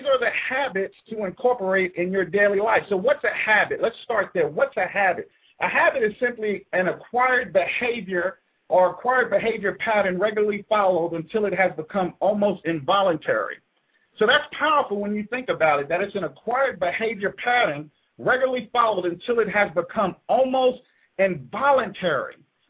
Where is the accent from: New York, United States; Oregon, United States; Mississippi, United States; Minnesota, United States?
New York, United States; New York City; I became the possibilitarian growing up in the Bronx, New York City